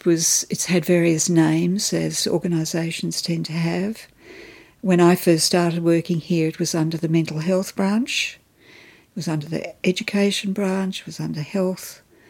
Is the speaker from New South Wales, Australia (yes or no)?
no; Queensland, Australia; now in Canberra, Australia; But we were both from the mainland, as one always said, if you lived in Tasmania. And I was from Queensland, so my family was still there